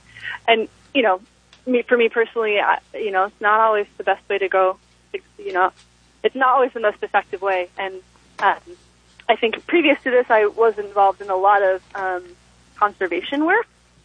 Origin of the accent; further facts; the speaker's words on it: Rocky Mountains, United States; So like I was saying, you know, I grew up in the Rocky Mountains, and I ended up doing a lot of backpacking there